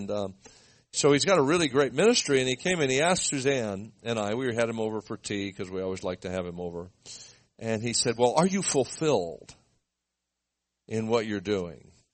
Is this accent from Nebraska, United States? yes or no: no; Beverly Hills, California, United States; I grew up in Beverly Hills, California. I did not grow up poor.